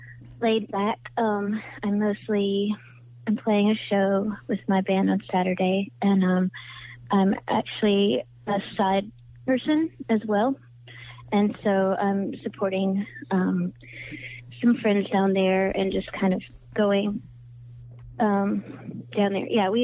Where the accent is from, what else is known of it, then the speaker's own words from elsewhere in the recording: Athens, Georgia, United States; Oh, my home state, which is Georgia.